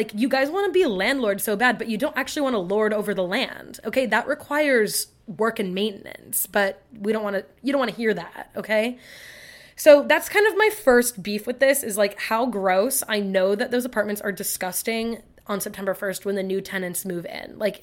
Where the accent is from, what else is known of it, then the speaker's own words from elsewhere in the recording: United States; Like, it's crazy as an American, the things that happen on my own home soil, right? On American soil that I have no idea.